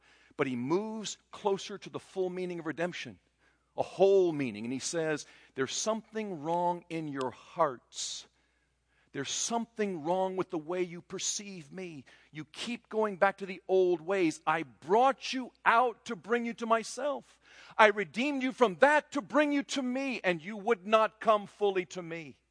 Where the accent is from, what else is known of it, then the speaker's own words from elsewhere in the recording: Taiwan; When I was growing up in Taiwan, I got to be really good friends with cockroaches.